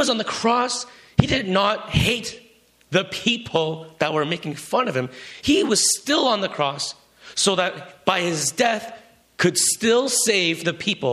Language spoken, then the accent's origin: English; Vancouver, British Columbia, Canada; I grew up in Vancouver.